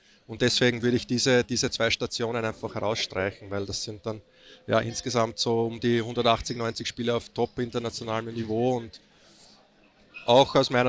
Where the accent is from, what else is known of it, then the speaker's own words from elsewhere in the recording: Austria; Also ich sehe das dann als Österreicher, ja, ganz neutral.